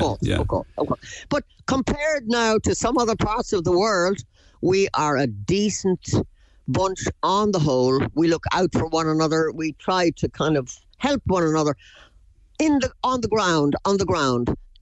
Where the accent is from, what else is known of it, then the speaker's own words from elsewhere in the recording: Cork, Munster, Ireland; born there; And I was born in Cork